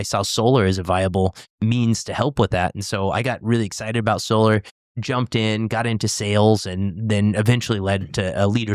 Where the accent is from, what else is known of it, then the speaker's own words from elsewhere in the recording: Oregon, United States; Growing up on the Oregon coast, that was actually a big thing. Tourists would come into the area just to, you know, spot humpback whales.